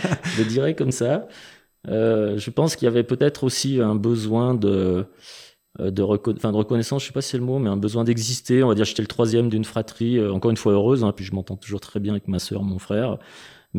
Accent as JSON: {"language": "French", "town": "Saint-Étienne", "region": "Auvergne-Rhône-Alpes", "country": "France", "tie": "born or raised there", "also_born_or_lived": "Firminy", "said": "j'ai grandi une grande partie de mon enfance à Saint-Étienne. Une enfance heureuse. On est revenu à Firminy là aussi pour un changement professionnel de mon papa qui a retrouvé du travail sur Firminy."}